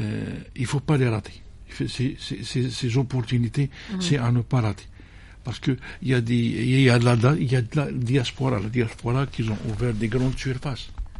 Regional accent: Algeria; On est algérien quand même.

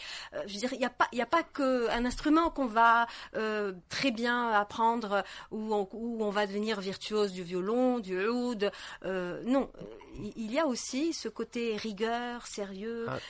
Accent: Algeria; c'est aussi un patrimoine que l'on chérit chez nous en Algérie, dans le sud, dans le nord, à l'est, à l'ouest

